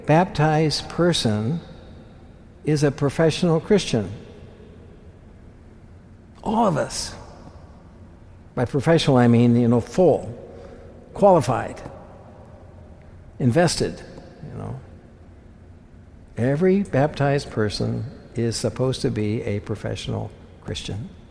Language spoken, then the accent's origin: English; Concordia, Kansas, United States; I'm from Kansas, a little hick town of 6,000 people. I couldn't imagine coming to Philadelphia when I was a kid, you know. Nowhere place. You never heard of it. Any of you never heard of Concordia, probably.